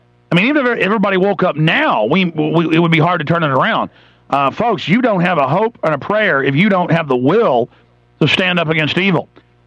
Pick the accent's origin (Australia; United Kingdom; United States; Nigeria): United States; the South; They also tried to stage the Civil War, and I'm from the South. I'm not bashing the South. My family was all on the Confederate side.